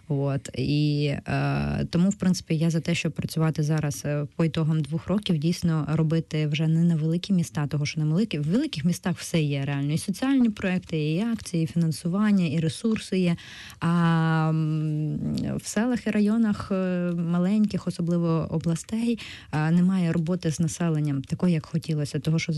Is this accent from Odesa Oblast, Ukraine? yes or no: no; Kirovohrad Oblast, Ukraine; Ви знаєте, що я сама з Кіровоградщини, і коли живеш в уранових шахтах, і в тебе є радіація в організмі, ти коли виїжджаєш в нормальне місто, тобі погано без радіації